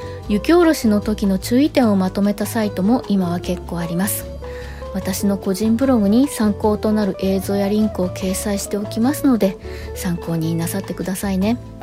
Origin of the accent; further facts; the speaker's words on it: Kanagawa, Japan; 私も神奈川生まれ神奈川育ちで雪国で暮らした経験もありませんのでね